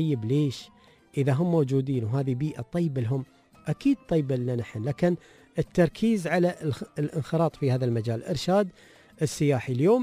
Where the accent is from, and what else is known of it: Dubai, United Arab Emirates